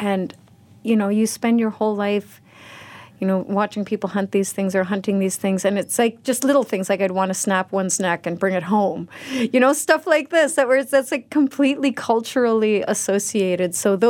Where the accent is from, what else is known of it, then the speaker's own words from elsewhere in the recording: Cambridge Bay, Nunavut, Canada; Where my family originates from is different from where I grew up. Where I grew up in Cambridge Base in the Central Arctic, and it was heavily affected by the residential school program.